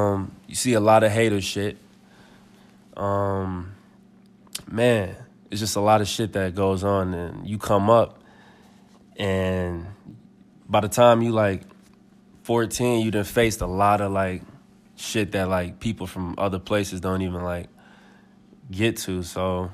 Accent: Chicago, Illinois, United States; You know, so growing up in Chicago is lit. That's all I got to say, man. It's super lit.

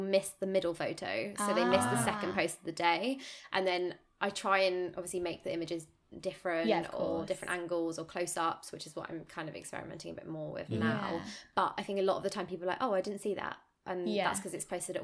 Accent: Brighton, South East England, United Kingdom; and I'm from Brighton.

